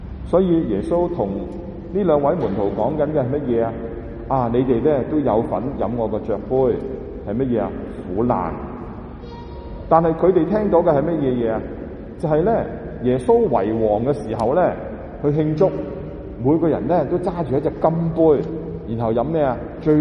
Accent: China; 因为我们中国人的讲法就是什么？

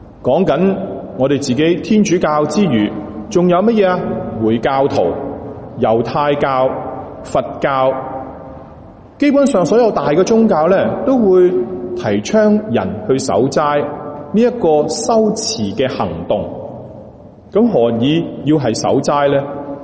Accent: China; 因為大家都知道啦，我哋中國人有陣時一啲特別嘅日子其實係會食齋嘅。

